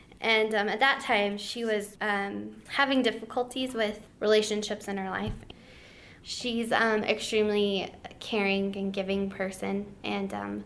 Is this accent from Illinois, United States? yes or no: no; Silver City, New Mexico, United States; I'm from, born and raised in Silver City, New Mexico.